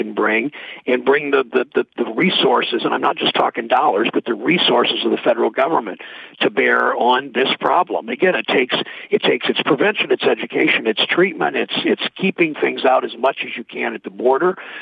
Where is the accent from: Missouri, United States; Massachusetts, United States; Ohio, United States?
Ohio, United States; Mansfield; I grew up in Mansfield, Ohio.